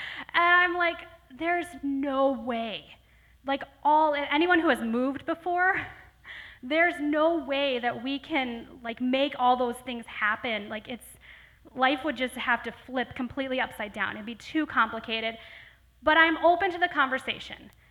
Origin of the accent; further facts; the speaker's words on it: New York, United States; Now, I'm from Northern New York, so that in itself was a really big step for me.